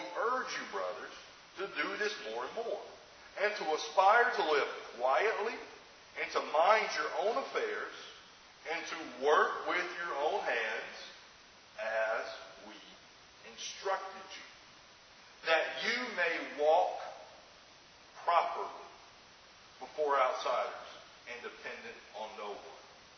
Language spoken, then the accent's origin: English; the South, United States; I remember growing up in the South, they would say, this guy has been marked.